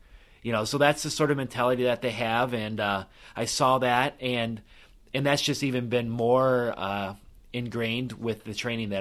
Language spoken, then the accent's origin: English; Iowa, United States; I grew up in Northwest Iowa, where the Pizza Ranch started.